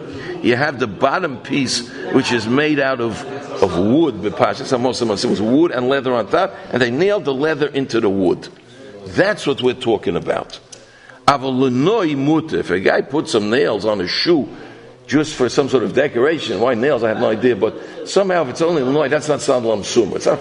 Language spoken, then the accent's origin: English; New York City, New York, United States; I grew up in the Bronx. There was a Bronx River there. I lived in the Bronx.